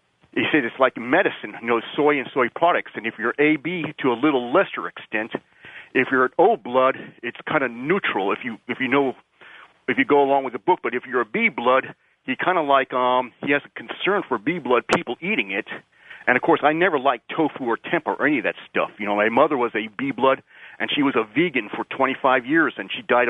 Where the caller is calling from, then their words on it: Florida, United States; Yeah, I'm calling from Dade County, Florida.